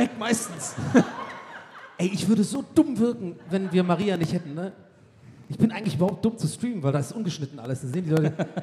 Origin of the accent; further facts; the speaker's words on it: Ireland; German is a second language; das ist wirklich als Ire ein bisschen immer weird, in Irish Pubs zu gehen